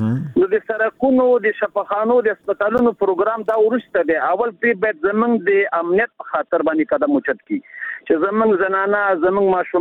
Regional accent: Nangarhar, Afghanistan; زه د ننګرهار دی

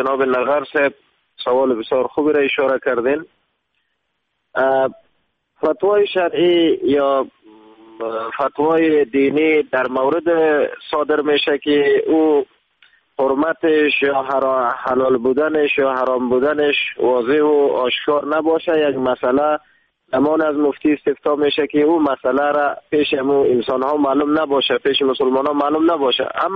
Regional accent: Afghanistan; شخصا خودم به عنوان یک افغان مسلمان

